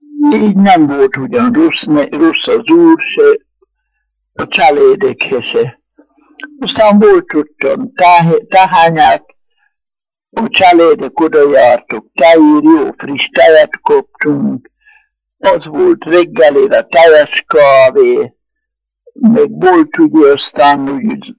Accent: Kará puszta, Trnava Region, Slovakia; születtem 1911. június 21-én. 24-25-26 között történt, ami történetet mondok. Mink laktunk Kará pusztán, egy gazdánál, egy uraságnál, úgy hívták, hogy uraság.

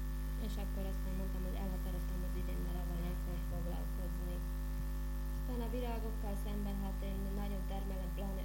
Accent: Diószeg, Trnava Region, Slovakia; 1949. november 12-én születtem Diószegen, és diószegi lakos is maradtam a mai napig.

